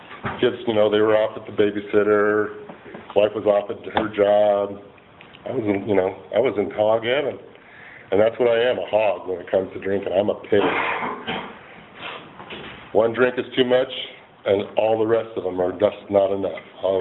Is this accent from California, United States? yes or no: yes; Los Angeles, California, United States; And went back to Los Angeles, where I grew up in San Fernando Valley